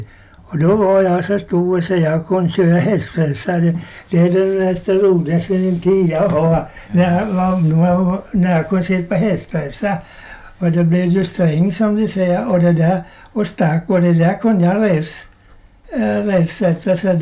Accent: Småland, Sweden; Jag var från Småland. Jag var ju ingen van på Öland

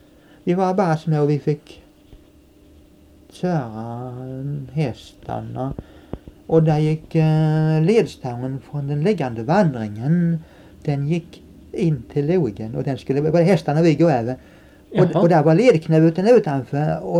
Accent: Järvelstorp, Sweden; also born or lived in Esketorp; Ja, vi har haft vår uppväxt hem i Järvelstorp. Men jag är född i Esketorp som ligger nästan landsväg.

